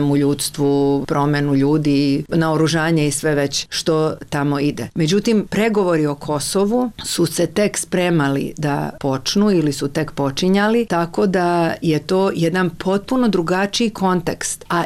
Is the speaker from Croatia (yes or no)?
yes; Croatia; meni koja sam došla iz Hrvatske